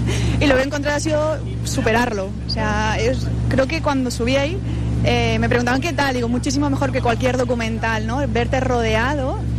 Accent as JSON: {"language": "Spanish", "town": "Alicante", "region": "Valencian Community", "country": "Spain", "said": "Y mira que soy alicantina."}